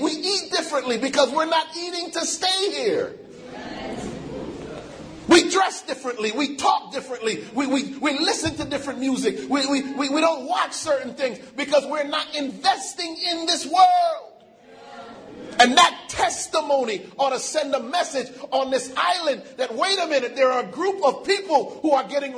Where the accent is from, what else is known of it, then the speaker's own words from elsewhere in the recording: Hartford, Connecticut, United States; When I was growing up in Hartford, Connecticut, we used to talk about being pilgrims.